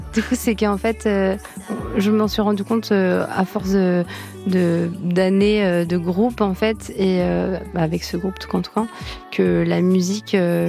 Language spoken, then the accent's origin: French; Centre-Val de Loire, France; now in Tours, France; quand je suis arrivée à Tours, dans la grande ville, parce que je viens du Loir-et-Cher, je suis venue faire des études de sociologie